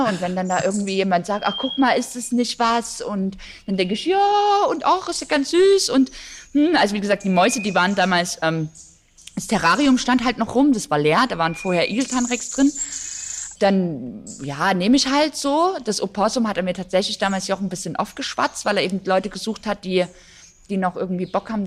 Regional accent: Saxony, Germany; Ich komme ja nicht direkt aus Dresden, sondern aus einer kleinen Stadt. So mittlerweile ist es ein bisschen größer geworden, aber da kennt halt auch jeder jeden so.

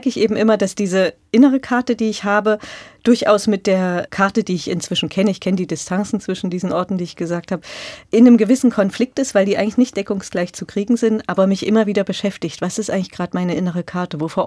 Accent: Wutha, Thuringia, Germany; born there; Aber wenn ich mal einen anderen Thüringer Ort nehme, nämlich der, wo ich geboren bin, da ist es für mich etwas, was mich immer noch beschäftigt, wenn ich dort bin. Das ist Wutha in der Nähe von Eisenach.

